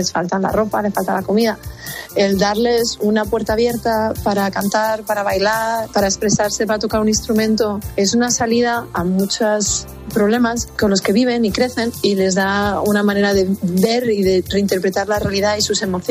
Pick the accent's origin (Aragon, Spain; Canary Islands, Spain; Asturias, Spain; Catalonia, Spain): Canary Islands, Spain; Las Palmas; now in Boston, United States; Nos íbamos a vivir a Las Palmas, de donde yo soy.